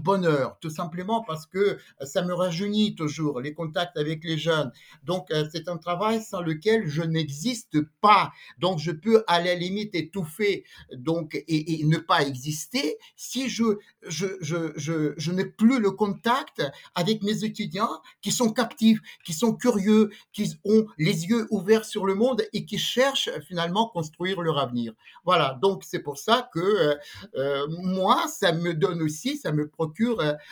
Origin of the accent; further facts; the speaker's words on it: Monino, Moscow Oblast, Russia; je suis né à Moscou, mais ma vraie patrie, mes vraies racines, c'est pas Moscou, c'est le pain de terrain à Monino. Monino, c'est à 40 km au nord-est de Moscou